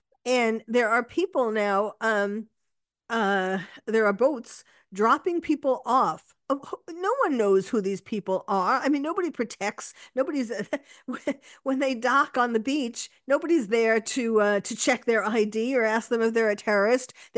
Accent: New York, United States; I live in California now. I was born and bred in New York, which is why I feel so passionate about terrorism after 9/11.

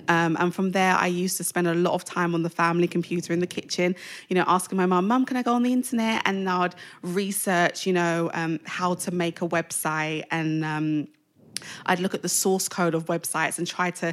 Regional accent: Edmonton, London, United Kingdom; I was born in North London and I was also raised in North London in a town called Edmonton, which is very far north. Edmonton N9

